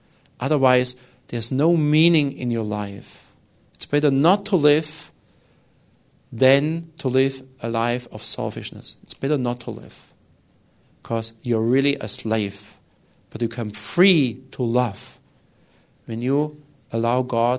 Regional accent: Germany; born there; English is a second language; I was born in Germany. It's not so easy there.

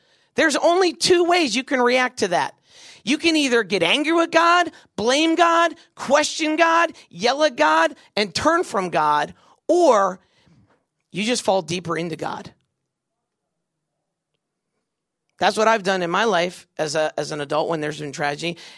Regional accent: Virginia, United States; I grew up in Northern Virginia, first grade to ninth grade there.

